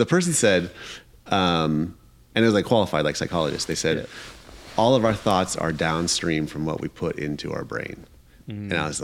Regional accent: Iowa City, Iowa, United States; So like we did one in Iowa City, Iowa, my hometown last year.

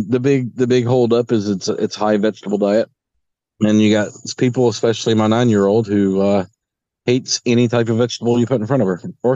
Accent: North Carolina, United States; So I'm from North Carolina. Up in North Carolina, kudzu is the damned weed.

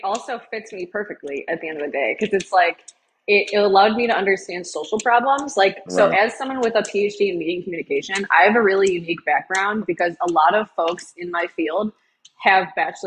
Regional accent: Illinois, United States; I grew up near Chicago.

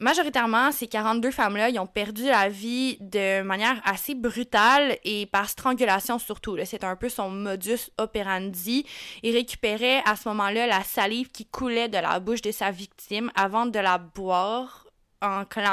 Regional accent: Canada; On est des Canadiennes, Françaises, d'origine francophone.

